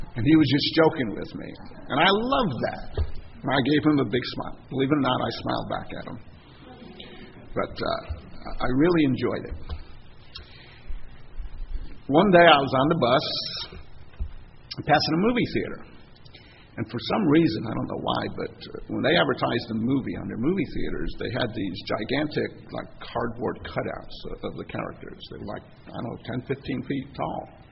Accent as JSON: {"language": "English", "country": "United States", "said": "because they see I'm an American, I'm supposed to have more money"}